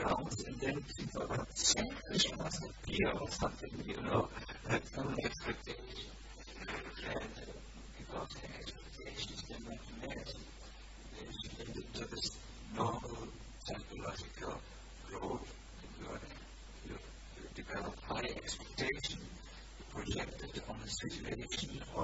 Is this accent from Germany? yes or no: yes; Germany; because he noted I'm from Germany and Germans are nervous or tense a little.